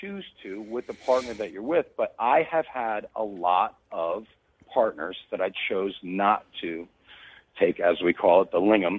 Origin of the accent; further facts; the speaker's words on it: Fort Lauderdale, Florida, United States; I grew up in Fort Lauderdale, Florida. So nice. I was there during the whole spring break capital of the world type era.